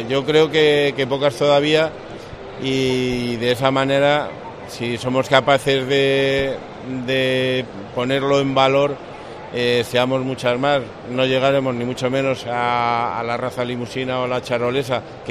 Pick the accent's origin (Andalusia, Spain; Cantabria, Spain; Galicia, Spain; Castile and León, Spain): Castile and León, Spain; now in Extremadura, Spain; porque yo soy salmantino y de familia ganadera salmantina